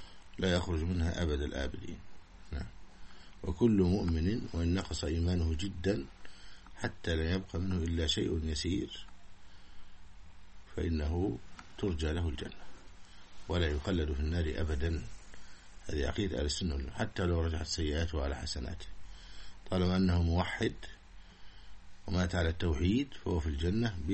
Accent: Egypt; هذا الألفاظ الدارجة جدا عندنا في مصر.

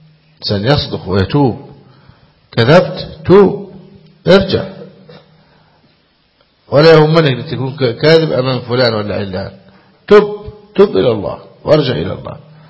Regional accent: Egypt; وأسأل الله أن يعافي بلاد المسلمين ويعافي بلادنا مصر وسائر بلاد المسلمين من شرهم.

